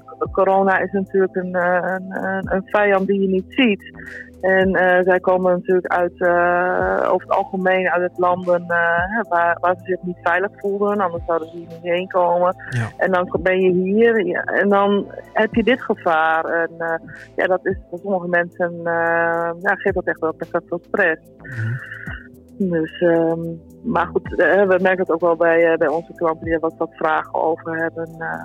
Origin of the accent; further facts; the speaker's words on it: Netherlands; Dus wij staan in feite als degene die moeten begeleiden, maar ook als Nederlander, maar ook, we staan allemaal voor hetzelfde.